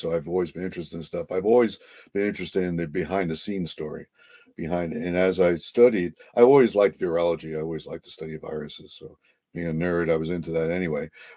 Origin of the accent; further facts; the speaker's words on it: New Jersey, United States; And that, of course, I'm from New Jersey.